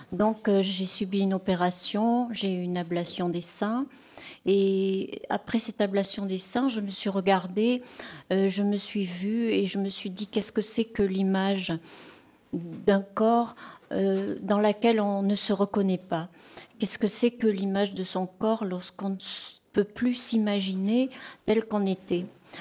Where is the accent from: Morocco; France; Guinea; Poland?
France; Bordeaux, Nouvelle-Aquitaine; j'ai passé 18 ans à Bordeaux, je suis née à Bordeaux, j'ai fait toutes mes études à Bordeaux.